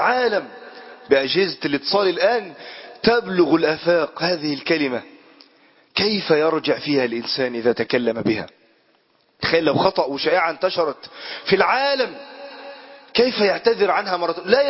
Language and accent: Arabic; Egypt; اللهم ارفع عن بلادنا مصر الغلاء والوباء والفتن